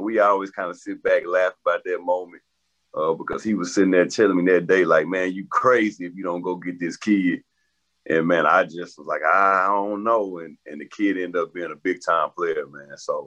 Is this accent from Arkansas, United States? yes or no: yes; Little Rock, Arkansas, United States; But, you know, me, I'm from Arkansas, I'm from Little Rock, so, you know, I'm going to tackle the state hard when it comes to their recruiting. I love my state, I love my city